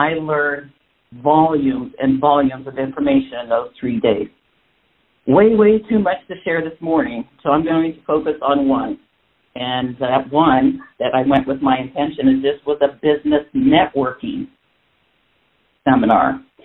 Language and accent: English; Arizona, United States; which is, of course, in California, next door to my home state out here in Arizona.